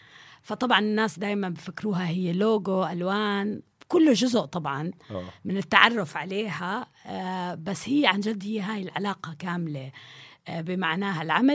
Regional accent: Saudi Arabia; now in Jordan; لأنه تربيت بالسعودية

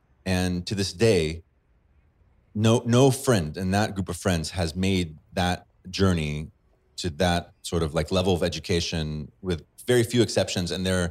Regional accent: Chad; I grew up in Chad, I speak Arabic.

